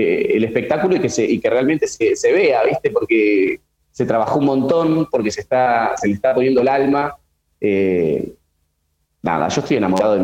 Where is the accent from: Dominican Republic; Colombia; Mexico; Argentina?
Argentina; La Pampa; Porque soy de La Pampa y allá por ahí no habían obras de teatro